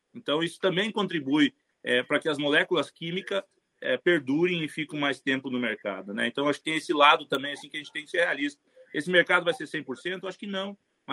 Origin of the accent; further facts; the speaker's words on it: Caçapava do Sul, Rio Grande do Sul, Brazil; que foi no Rio Grande do Sul, eu sou daí, sou natural de Caçapava